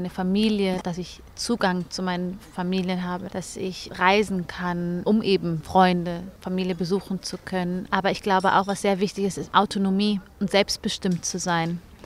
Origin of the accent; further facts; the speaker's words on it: Bavaria, Germany; Ich bin mit 3 Geschwistern in der Nähe von München aufgewachsen. Meine Eltern kommen beide aus Äthiopien und sind Mitte der 80er Jahre mit nichts nach Deutschland geflüchtet.